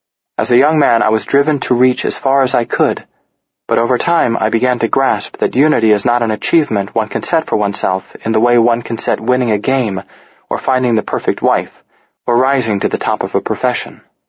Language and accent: English; India; born or raised there